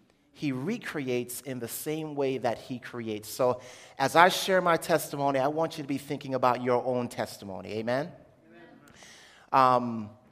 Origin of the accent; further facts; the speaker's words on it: Jamaica; born there; I was born in Jamaica. That does not mean that I was void. And I'm just telling you, I was born in Jamaica.